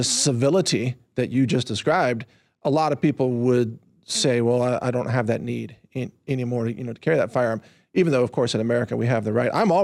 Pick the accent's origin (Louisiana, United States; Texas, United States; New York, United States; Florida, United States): Texas, United States; I mean, I'm a Texan